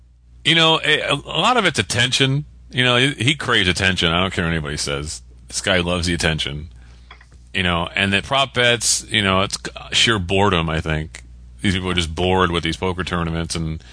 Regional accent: Connecticut, United States; Very exciting, my home state, Connecticut.

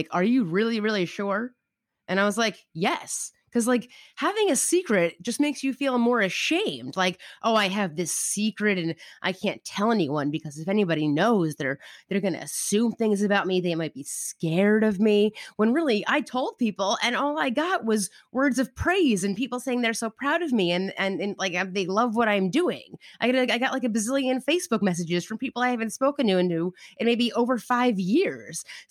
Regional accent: New York, United States; About myself, I'm from New York.

